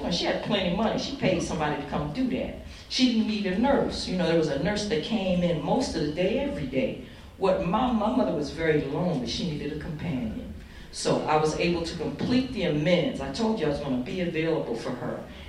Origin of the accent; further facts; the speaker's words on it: New Jersey, United States; you know, I'm from New Jersey, and I was in D.C. in the worst of my addiction